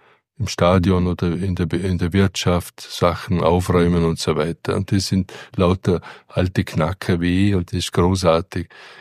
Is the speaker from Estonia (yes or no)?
no; Vienna, Austria; Ja, ich bin aus Wien, und habe wenig Kontakt zur Dorfbevölkerung gehabt.